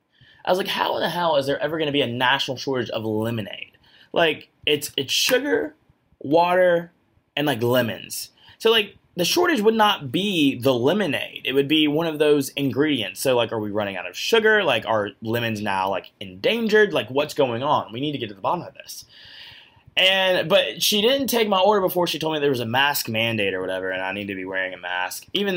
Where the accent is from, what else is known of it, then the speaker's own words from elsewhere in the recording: Georgia, United States; My home state of Georgia, though, we got to work on that one.